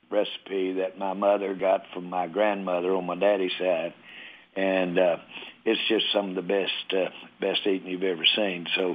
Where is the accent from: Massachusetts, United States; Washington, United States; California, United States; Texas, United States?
California, United States; Los Angeles; born there; But I was born in Los Angeles, and that is an attractive part of the world out there.